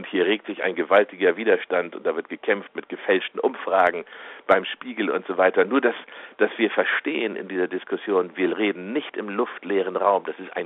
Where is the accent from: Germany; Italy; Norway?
Germany; gerade ich als Deutscher und Europäer kann da nicht so einfach vorbeischauen